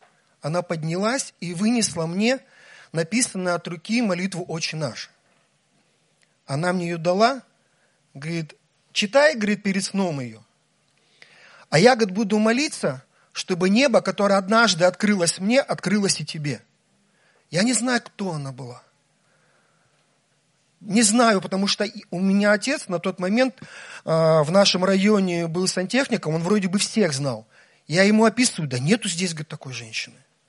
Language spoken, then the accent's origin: Russian; Almaty, Kazakhstan; Я из Алматы, Казахстан.